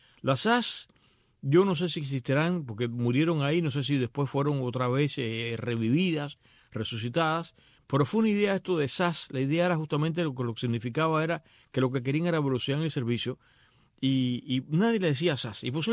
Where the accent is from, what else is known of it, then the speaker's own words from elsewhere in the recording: Cuba; moved away; el año que yo me fui de Cuba